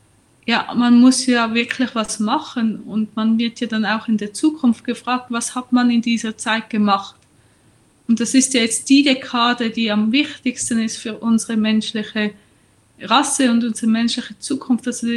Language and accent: German; Schwyz, Switzerland; now in Mexico; Ich habe an der ETH in Zürich studiert und bin aus der Innerschweiz, also Kanton Schwyz am Vierwaldstättersee. Und im Moment wohne ich in Mexiko.